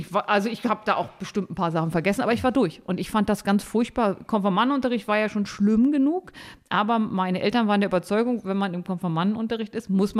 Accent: Harz, Germany; Hallo, ich komme aus dem Harz.

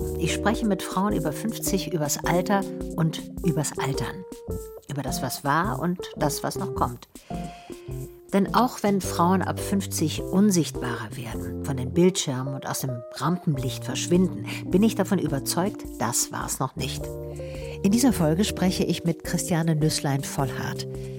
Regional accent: Tübingen, Baden-Württemberg, Germany; Ich bin ja aus Tübingen, ich habe Verwandtschaft in Tübingen und eine gute Freundin.

